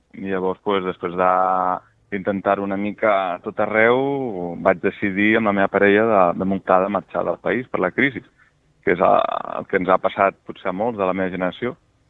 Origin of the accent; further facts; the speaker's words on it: Badalona, Catalonia, Spain; jo sóc de Badalona, vaig néixer als anys 80